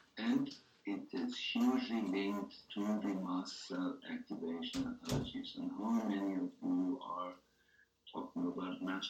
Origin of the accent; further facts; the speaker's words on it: Berlin, Germany; In a lab in my hometown in Berlin